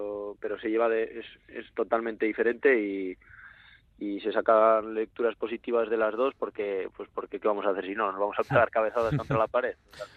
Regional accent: La Rioja, Spain; En nuestro caso, pues siendo riojano, pues qué te voy a decir

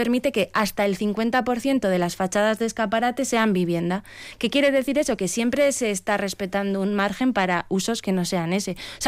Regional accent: Pamplona, Navarre, Spain; Yo soy de Pamplona y yo creo que es un ejemplo bueno.

